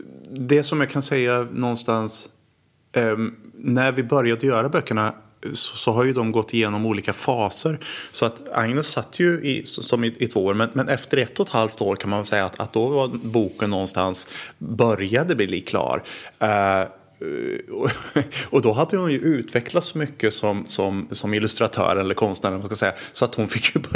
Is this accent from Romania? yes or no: no; Warsaw, Masovian Voivodeship, Poland; now in Sweden; Så att jag jobbade en vecka här i Sverige i Stockholmstrakten. Och sen så åkte jag tillbaks till Warszawa och var hemma i Warszawa i en eller två veckor. Och sen så tillbaks till Stockholm, så jag pendlade under de två åren